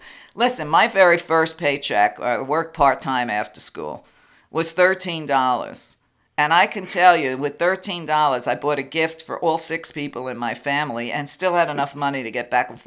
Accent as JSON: {"language": "English", "town": "Brooklyn", "region": "New York", "country": "United States", "tie": "born or raised there", "said": "Okay, when I was a kid growing up in Brooklyn, we're looking at the 1950s, 1960s."}